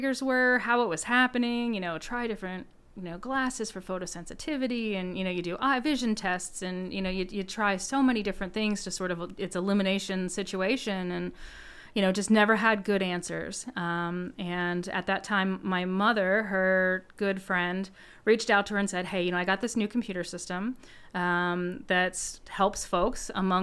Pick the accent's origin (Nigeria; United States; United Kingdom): United States; Pennsylvania; I'm originally from southeastern Pennsylvania and from Chester County, so outside of Philadelphia. And born and lived there most of my life.